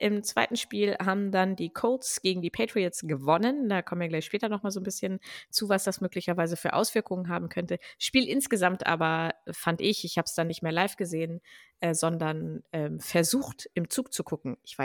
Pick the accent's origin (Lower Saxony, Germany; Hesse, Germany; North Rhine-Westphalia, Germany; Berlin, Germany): Lower Saxony, Germany; Hanover; Sorry, ich bin aus Hannover, das darf ich sagen.